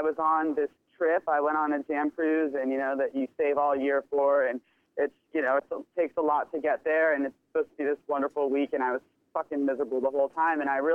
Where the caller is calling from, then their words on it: San Diego, California, United States; from San Diego.